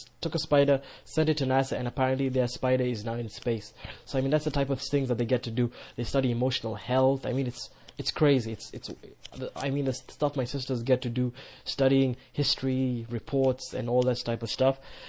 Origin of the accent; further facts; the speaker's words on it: Nairobi, Kenya; I was born in Nairobi, raised in Nairobi, and I mean, I can't compare the levels of, like, tension and anxiety and anger that you encounter just on a day-to-day basis in a place like Nairobi